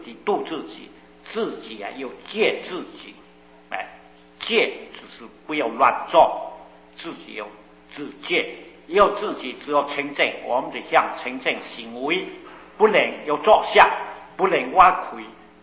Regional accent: Guangdong, China; 我也是广东人啊，我知道那地方

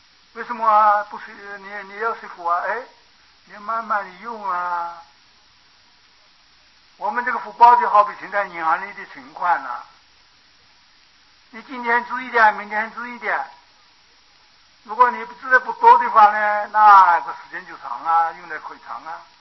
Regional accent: Taiwan; 你看我们台湾人很多出家没几天又翻修了

